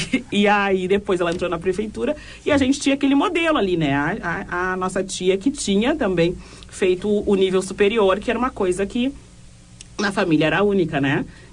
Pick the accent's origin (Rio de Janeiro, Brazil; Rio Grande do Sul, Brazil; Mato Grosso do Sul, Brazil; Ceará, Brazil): Rio Grande do Sul, Brazil; Dom Pedrito; born there; Eu nasci em Dom Pedrito, na região da Campanha.